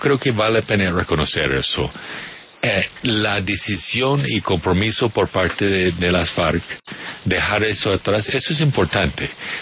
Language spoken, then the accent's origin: Spanish; Virginia, United States; Yo soy del estado de Virginia en Estados Unidos y tenemos montañas un poco parecidas.